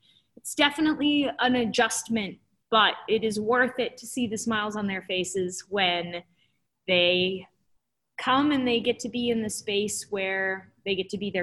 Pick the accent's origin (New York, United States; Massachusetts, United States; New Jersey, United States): Massachusetts, United States; Quincy; So I was born and raised in Quincy. I grew up right off of Wollaston Beach, and I went through the Quincy public school systems.